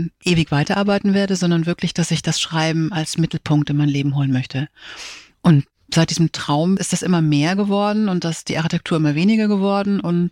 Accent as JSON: {"language": "German", "town": "Füssen", "region": "Bavaria", "country": "Germany", "tie": "born or raised there", "said": "ich bin oft gependelt zwischen der Schweiz und Füssen, also wo ich aufgewachsen bin."}